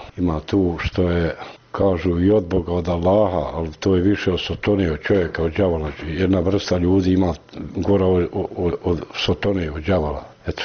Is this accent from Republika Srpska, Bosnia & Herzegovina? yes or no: yes; Jasenova, Republika Srpska, Bosnia & Herzegovina; Pa znaš, ja sam ošao odavle iz Srebrenice, da kažem iz Srebrenice, pošto je Srebrenica poznatija nego Jasenova.